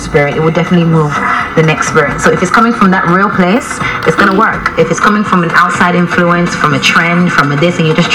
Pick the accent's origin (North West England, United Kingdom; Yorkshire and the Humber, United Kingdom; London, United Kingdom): London, United Kingdom; I'm coming from, I grew up in London